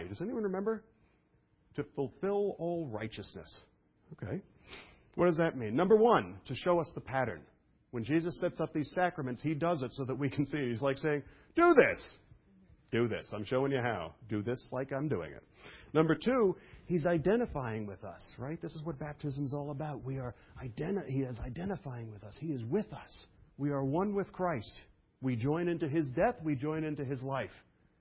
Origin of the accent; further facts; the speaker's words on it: Brooklyn, New York, United States; It was, I was from Brooklyn, and they sent us kids off to, it was like a bunch of inner city kids off to the camp in Maine.